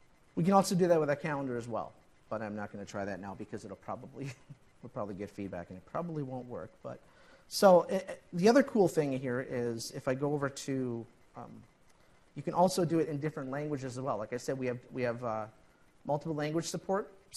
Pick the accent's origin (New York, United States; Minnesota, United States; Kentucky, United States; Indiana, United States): Minnesota, United States; accent: Minnesota; It also could be my Minnesota accent.